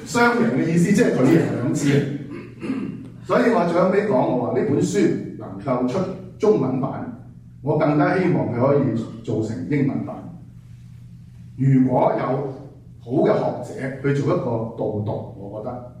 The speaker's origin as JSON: {"language": "Cantonese", "country": "Hong Kong", "said": "我們香港人"}